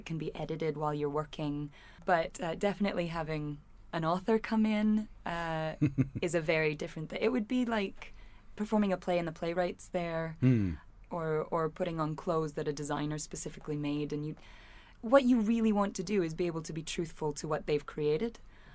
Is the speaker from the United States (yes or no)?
no; Zimbabwe; accent: Zimbabwean Shona; I can't say I wasn't hired specifically for my Zimbabwean or my Shona accent.